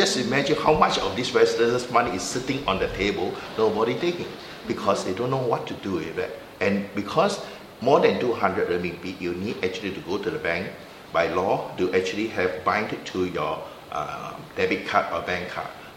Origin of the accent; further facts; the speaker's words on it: Singapore; now in Australia; I'm from Asia. It's not because I'm trying to say I'm different, but all I'm saying is I come from Singapore